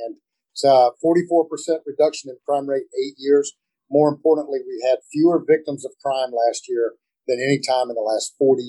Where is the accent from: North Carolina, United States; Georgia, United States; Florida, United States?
Florida, United States; I was born and raised in Florida, and so I've pretty much seen every space launch they've ever done here since I was born.